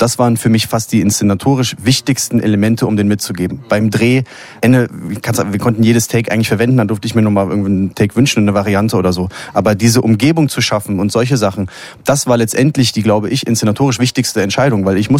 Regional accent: Cologne, North Rhine-Westphalia, Germany; Also ich komme aus Köln, ich bin da aufgewachsen

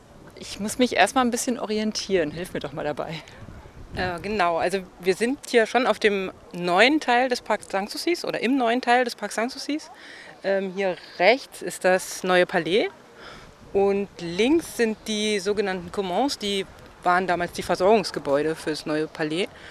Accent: Potsdam, Brandenburg, Germany; Hätte es aber hier in Potsdam auch schön gefunden, aber damals in dem Alter hat es mich mal aus meiner Heimatstadt rausgezogen

